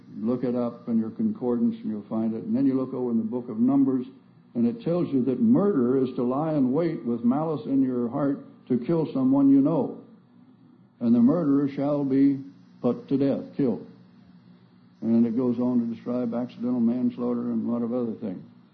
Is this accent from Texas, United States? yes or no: yes; Texas, United States; Well, I came from Andrews County, Texas, and they've got oil coming out of their ears down there.